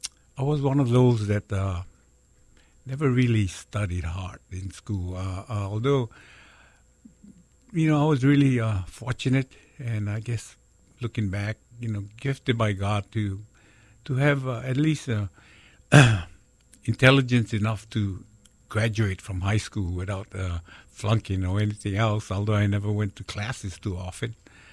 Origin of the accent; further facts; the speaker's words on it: Honolulu, Hawaii, United States; Here in Kalihi, not too far from this location, maybe about 6 or 8 blocks away from here.